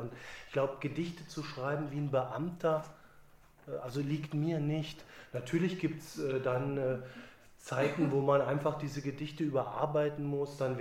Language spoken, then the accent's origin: German; Berlin, Germany; weil das habe ich in meiner Kindheit halt in der DDR, in Ostberlin, nicht so erfahren